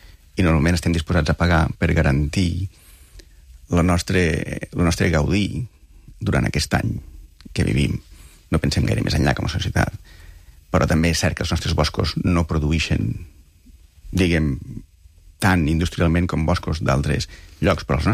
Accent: Catalonia, Spain; com a catalans

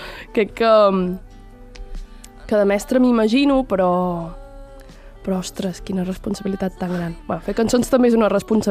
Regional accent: Prats de Lluçanès, Catalonia, Spain; Jo vaig entrar a viure en una casa nova, al meu poble, Prats de Lluçanès, i amb una amiga, vam començar a viure juntes i per mi era una tornada al poble perquè jo venia d'estudiar a Lleida

